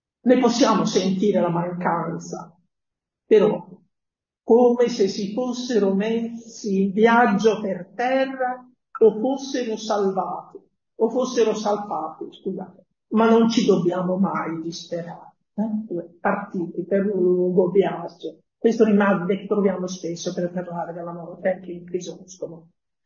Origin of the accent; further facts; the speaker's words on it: Bergamo, Lombardy, Italy; io sono di Bergamo e l'ho vissuto in diretta.